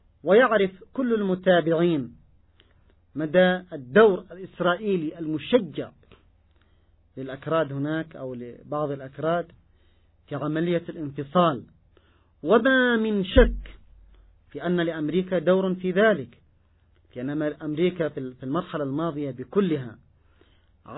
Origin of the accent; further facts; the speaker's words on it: Yemen; عندنا في اليمن صنعوا لنا الكثير من المشاكل